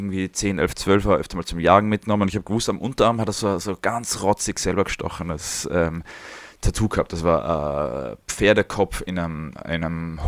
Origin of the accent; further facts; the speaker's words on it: Salzburg, Austria; moved away as an adult; now in Vienna, Austria; Also war halt Schule Salzburg. Ich bin aufgewachsen in Salzburg, so ein bisschen am Land. Hm. Und dann 2002 nach Wien gegangen